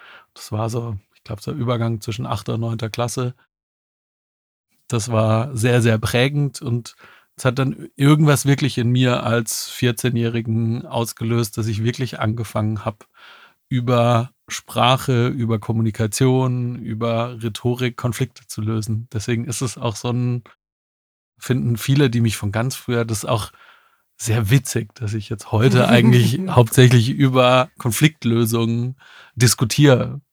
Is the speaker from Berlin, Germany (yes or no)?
no; Tumringen, Baden-Württemberg, Germany; Ich bin in Tumringen im heutigen Mettle zur Schule gegangen, in die Grundschule, später in Containern, in Inslingen und so weiter.